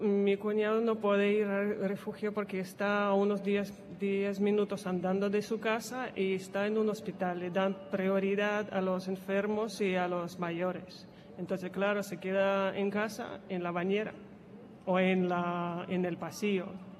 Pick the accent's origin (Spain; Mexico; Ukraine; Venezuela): Ukraine; Está a 350 kilómetros de Kiev. Está ni muy cerca ni muy lejos.